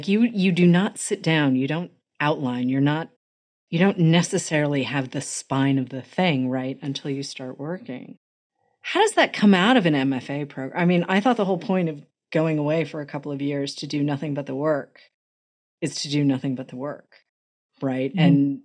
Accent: United States; you know, as an American, my entire understanding of Panama, it really is centered around the canal.

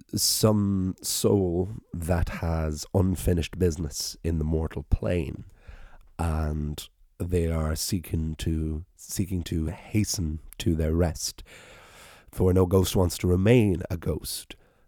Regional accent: Wicklow, County Wicklow, Ireland; it's a pub in my hometown that serves as a B&B as well.

